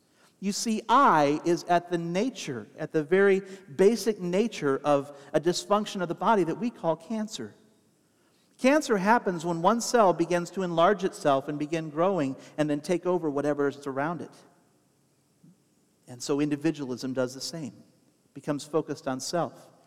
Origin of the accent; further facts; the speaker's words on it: Ohio, United States; I'm from Ohio, you know?